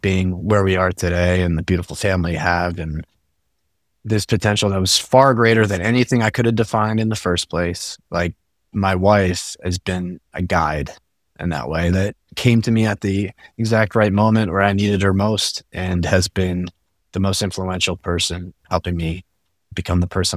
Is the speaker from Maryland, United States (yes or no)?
yes; Bowie, Maryland, United States; I grew up in Bowie, Maryland, which is about 20 minutes away from Annapolis and outside of Washington, D.C.